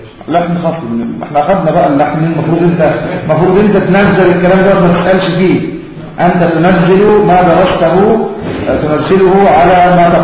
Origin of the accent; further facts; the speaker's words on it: Egypt; وهي موجودة عندنا في مصر في بعض المحافظات أو بعض المدن